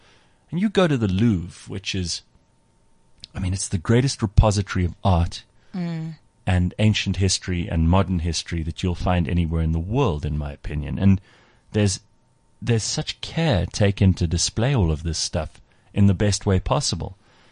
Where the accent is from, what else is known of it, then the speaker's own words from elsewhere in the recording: South Africa; I'm South African born and bred, and I learned nothing at any of these museums.